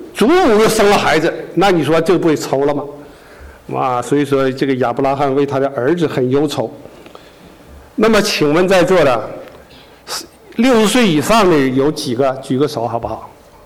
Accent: Northeast China, China; 因为我也是东北人，

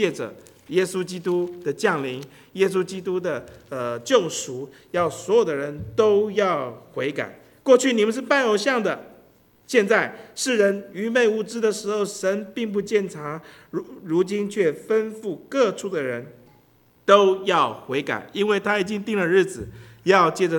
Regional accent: China; 我们中国人在古代的时候就是有神论者。

